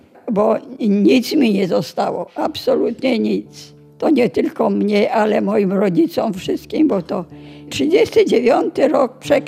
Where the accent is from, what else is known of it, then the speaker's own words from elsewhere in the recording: Warsaw, Masovian Voivodeship, Poland; Urodzona i wychowana jestem w Warszawie. Chodziłam do szkoły w Warszawie.